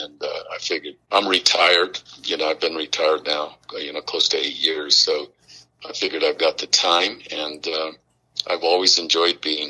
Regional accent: Pueblo, Colorado, United States; also born or lived in Brighton; You know, I grew up in Pueblo, I actually was born in Brighton, Colorado, but then my folks, I think I was just about a year old.

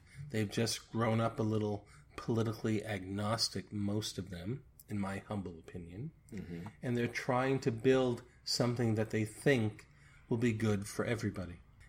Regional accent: United States; one of the most amazing things for me personally, as an American, in this case, going to London

